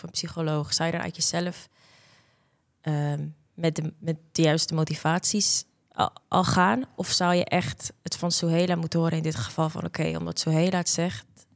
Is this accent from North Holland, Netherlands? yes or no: yes; Amsterdam, North Holland, Netherlands; ik zelf uit Nieuw-West kom